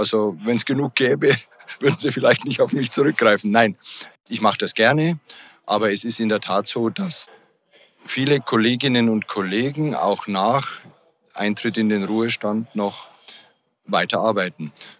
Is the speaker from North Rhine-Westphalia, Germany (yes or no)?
no; Bavaria, Germany; Ich komme ja aus Bayern